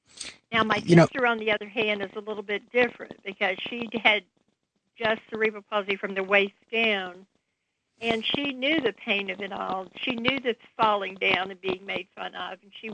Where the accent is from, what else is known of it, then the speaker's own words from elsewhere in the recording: North Carolina, United States; accent: southern; moved away; moved away from my home, which was in North Carolina, in 1977, and moved to D.C. But I never got rid of my southern accent for some reason.